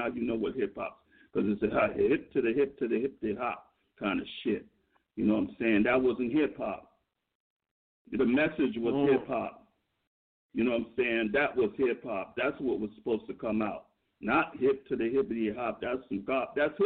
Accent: Brooklyn, New York, United States; Yeah, I grew up in Brooklyn, New York, the mecca of hip hop.

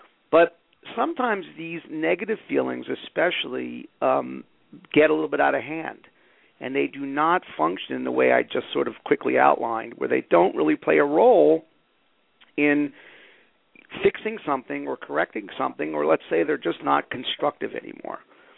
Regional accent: Philadelphia, Pennsylvania, United States; I grew up in around the Philadelphia area

